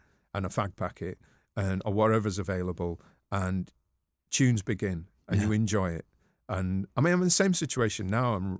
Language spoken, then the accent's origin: English; Manchester, North West England, United Kingdom; But I'm a Mancunian.